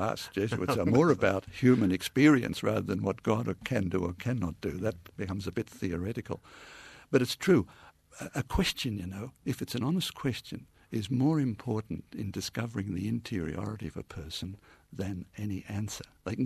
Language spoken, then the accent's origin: English; Australia; I wanted to stay in Australia. I mean, I'm an Australian through and through. My parents were born in Australia. All my 4 grandparents were born in Australia